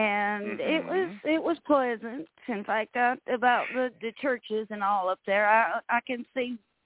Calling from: Alabama, United States; Hello. I'm calling from North Alabama.

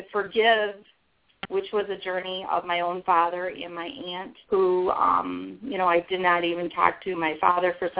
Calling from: Highland, Michigan, United States; I am calling from Highland, Michigan, where we just got dumped on snow.

